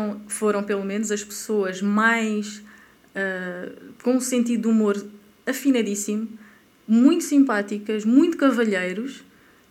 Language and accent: Portuguese; Portugal; now in France; eu que venho de Portugal e vim viver agora para a França